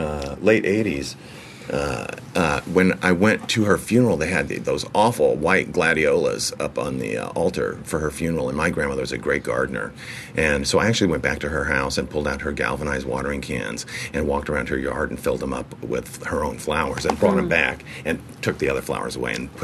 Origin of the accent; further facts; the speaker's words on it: Indianapolis, Indiana, United States; now in New York, United States; No, actually, I'm a Hoosier. I was born and bred in Indianapolis, Indiana.